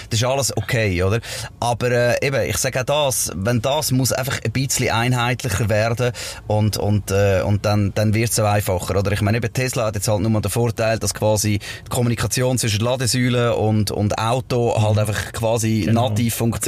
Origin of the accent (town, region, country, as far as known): Switzerland